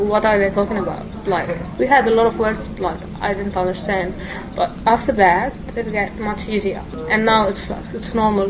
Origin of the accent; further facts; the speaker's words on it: Lebanon; first language Lebanese Arabic; English is a second language; now in Australia; From Lebanon.